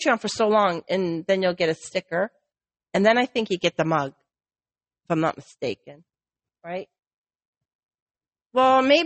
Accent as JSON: {"language": "English", "country": "Canada", "said": "Because I'm Canadian."}